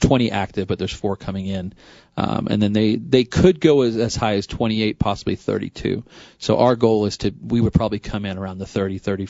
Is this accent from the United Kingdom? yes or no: yes; England, United Kingdom; So Boxing Day, I'm English, and Boxing Day is a holiday in England